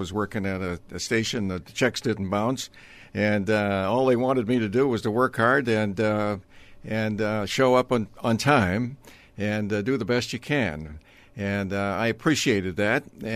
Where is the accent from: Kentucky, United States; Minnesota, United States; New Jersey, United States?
Minnesota, United States; Duluth; because I grew up in Duluth in the 40s and in northern Minnesota, and I know what winter is.